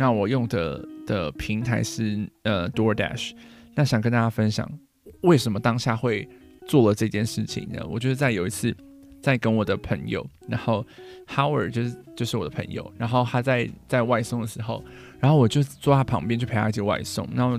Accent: Taiwan; 那 Overcook 我不知道我们台湾怎么样翻译

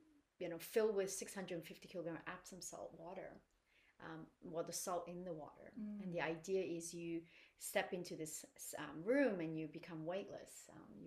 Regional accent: Canada; also born or lived in Asia; I feel a deep connection to Asia, you know, even though I was born in Asia, but I grew up very sort of westernized, being in Canada.

